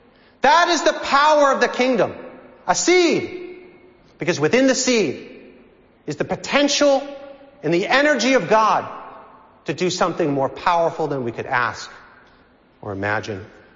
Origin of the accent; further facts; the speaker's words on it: Reading, Massachusetts, United States; I grew up on Fox Run Lane in Reading, Massachusetts. A little tiny breakfast community just 11 miles north of the city.